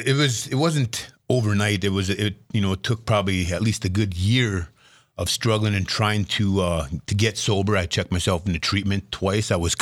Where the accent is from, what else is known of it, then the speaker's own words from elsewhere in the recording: Linton, North Dakota, United States; also born or lived in Bismarck; I was born in Bismarck and lived in Bismarck for about 5 years until my parents divorced. After that, moved to Linton. My dad owned a construction company, moved to Linton, and grew up down there.